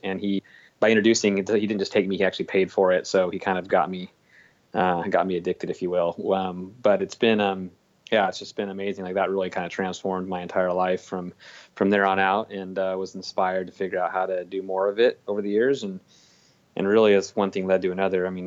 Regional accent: Roseburg, Oregon, United States; Yeah, I grew up in a small town in Oregon. It's called Roseburg, Oregon. Yep. Not a lot of people have spent time there.

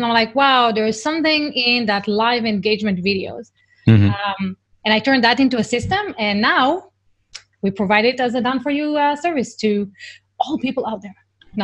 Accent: Israel; So I was born in Israel, born and raised, and like every other Israeli

